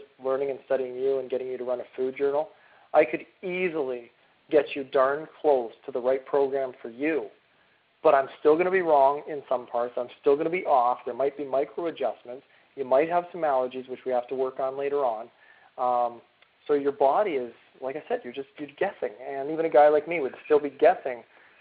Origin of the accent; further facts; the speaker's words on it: Canada; I'm a Canadian-Irish kid myself